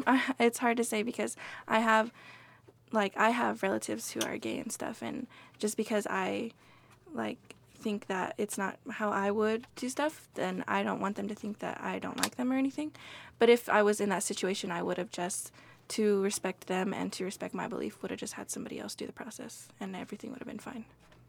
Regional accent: Portales, New Mexico, United States; born there; I was born here in Portales.

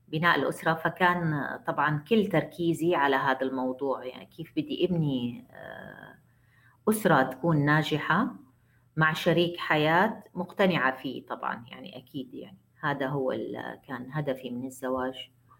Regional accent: Syria; also born or lived in Jordan; now in United States; طبعاً إحنا كنا لاجئين في الأردن، طلعنا بال2014 من سوريا، يعني هربنا إلى الأردن كلاجئين، وكانت عشنا ظروف كتير صعبة في الأردن مع العائلة،

